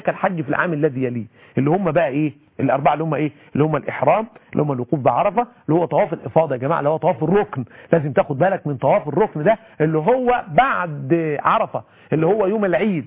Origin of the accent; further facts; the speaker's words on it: Egypt; وإحنا عندنا في مصر عندنا عادات غريبة جدا جدا